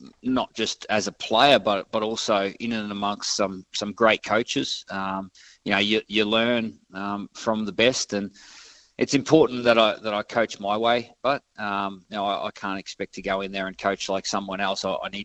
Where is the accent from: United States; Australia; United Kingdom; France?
Australia; Queensland; But I suppose growing up in North Queensland, you know, this team was an inspiration to me.